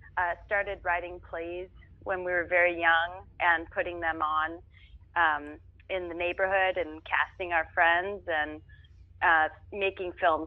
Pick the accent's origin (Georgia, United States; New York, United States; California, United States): California, United States; Orange; born there; I was born in Orange, California.